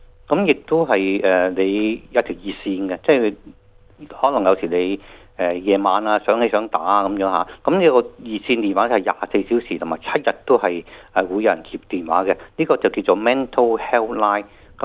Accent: China; 咁即係我哋中國人都有一句説話啦，叫做有苦自己知

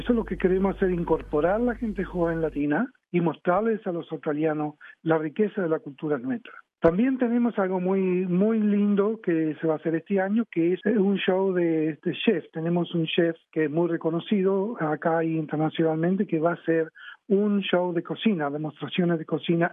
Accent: Uruguay; Hay chilenos, colombianos, yo soy uruguayo.

